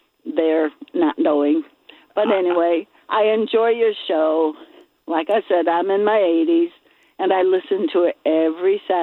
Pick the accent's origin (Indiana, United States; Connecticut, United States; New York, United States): Connecticut, United States; I grew up in Connecticut, and we did a lot of fishing in in the Long Island Sound.